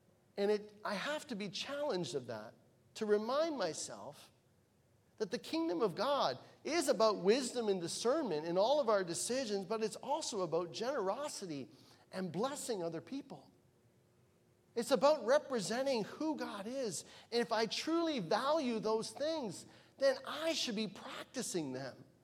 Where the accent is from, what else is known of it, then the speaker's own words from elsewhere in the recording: Canada; Just as I'm a Canadian, and wherever I go, I'm representing the country of Canada.